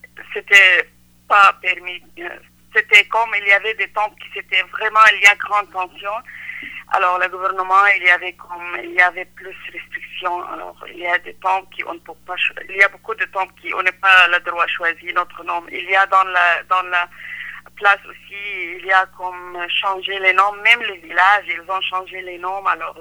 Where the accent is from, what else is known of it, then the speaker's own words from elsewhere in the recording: Syria; French is a second language; moved away; Pour moi, je viens de la Syrie, de la côté nord, vraiment proche de la frontière entre les Turquies et l'Irakie, frontière. Alors, je suis grandie là-bas avec une grande famille